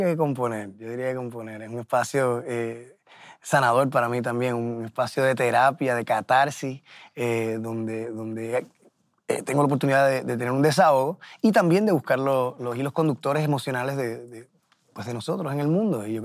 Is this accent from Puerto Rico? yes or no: yes; Puerto Rico; moved away as an adult; also born or lived in Minnesota, United States; Yo me mudé de Puerto Rico a Minnesota antes de llegar a Nueva York. Entonces, pues, uno de mis lugares, uno de mis casas. Fue un momento muy bonito. Fui a la escuela de música allá. Fue mi primera experiencia viviendo solo fuera de Puerto Rico